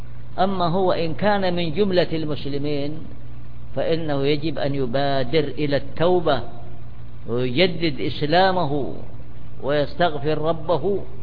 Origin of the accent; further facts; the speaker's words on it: Saudi Arabia; عندنا في المملكة العربية السعودية